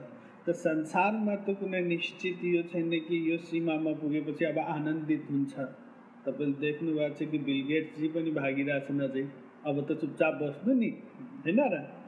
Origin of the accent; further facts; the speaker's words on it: Kathmandu, Bagmati, Nepal; born there; मेरो जन्मस्थान नेपाल हो, काठमाडौँ, नेपालको राजधानी.